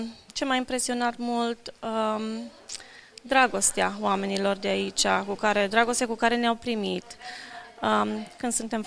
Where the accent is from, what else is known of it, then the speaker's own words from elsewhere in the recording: Giarmata, Timiș County, Romania; born there; dar m-am născut în România, lângă Timișoara, în localitatea Giarmata.